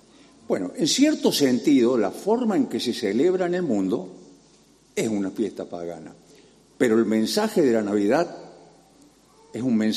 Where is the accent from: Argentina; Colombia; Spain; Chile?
Argentina; somos argentinos, a muchos nos gusta el fútbol